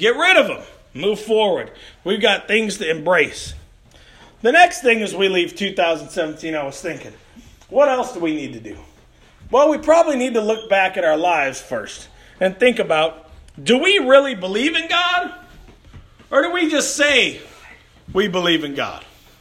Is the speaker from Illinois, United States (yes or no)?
yes; Chicago, Illinois, United States; I grew up in Chicago.